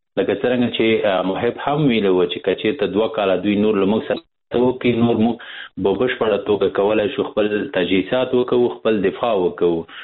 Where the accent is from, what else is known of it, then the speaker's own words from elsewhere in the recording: Afghanistan; خو بدبختانه چې د جګړې قربانیان به بیا هم موږ افغانان یو، زموږ ملت به وي.